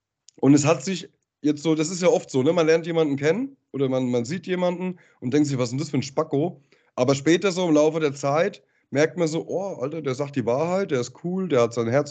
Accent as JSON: {"language": "German", "region": "East Germany", "country": "Germany", "said": "Ich bin halt Ossi, wir haben keine Gläser, wir saufen immer aus der Flasche."}